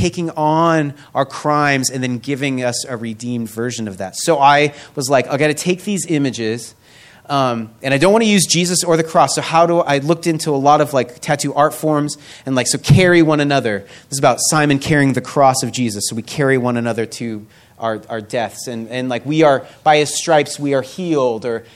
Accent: Seattle, Washington, United States; Like, I'm from Seattle in the Northwest, where like, if you're a man and you don't have a beard and visible tattoos, you feel out of place.

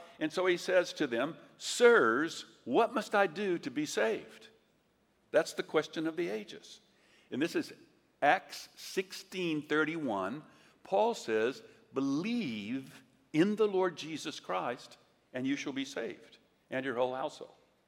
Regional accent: Texas, United States; which are valuable skills if you're growing up in Texas in the 1950s when your chief enjoyment as a boy is fighting.

